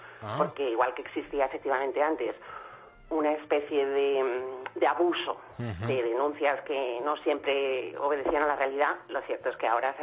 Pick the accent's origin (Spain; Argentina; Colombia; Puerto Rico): Spain; Madrid, Community of Madrid; De Madrid.